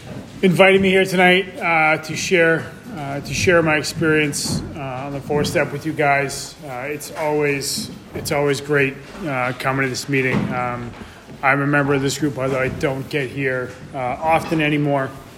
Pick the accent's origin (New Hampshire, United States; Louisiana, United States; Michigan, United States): New Hampshire, United States; now in Cape Cod, United States; When I'm originally from New Hampshire, when I came down to when I came to the Cape